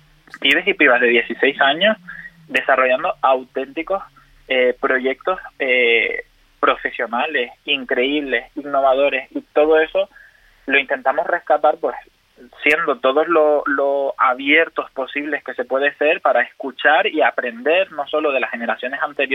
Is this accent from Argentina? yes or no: no; Canary Islands, Spain; somos canarias, somos una identidad, somos un contexto, somos una historia